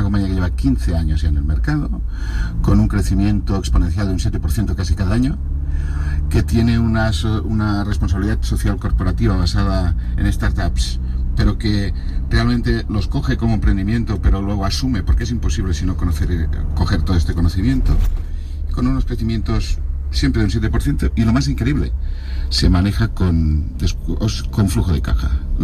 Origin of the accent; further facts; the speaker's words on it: Spain; Yo te lo digo que como español, y después de haber dado muchas vueltas